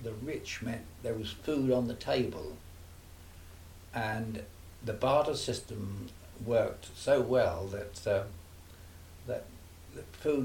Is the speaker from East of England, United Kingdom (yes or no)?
yes; Wivenhoe, East of England, United Kingdom; born there; she owned quite a number of properties in Wivenhoe, quite a few in Elmer Street, where I was born. I was born in Elmer Street